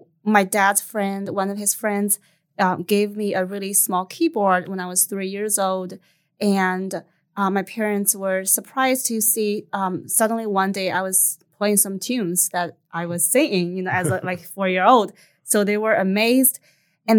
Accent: China; moved away as an adult; so I'm from China. I was born and raised in China until I was 19 years old.

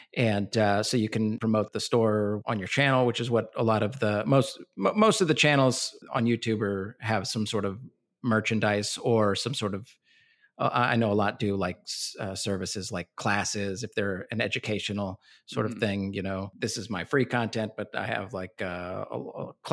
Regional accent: Washington, District of Columbia, United States; born there; I was born in Washington, D.C. a number of years after my dad escaped Iraq

